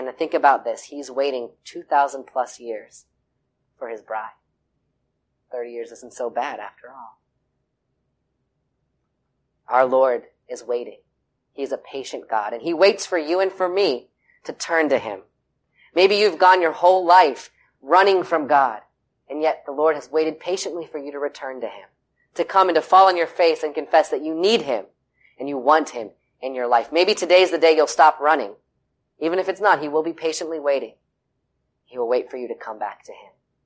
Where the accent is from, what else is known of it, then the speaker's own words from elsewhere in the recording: Florida, United States; Growing up in South Florida, we were drug babies.